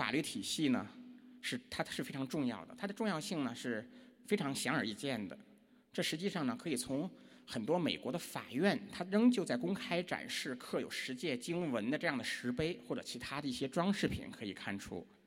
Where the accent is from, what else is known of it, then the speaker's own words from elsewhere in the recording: China; 我们在大陆长大的不少人都从英语课本中学过这样的一段话，甚至背过。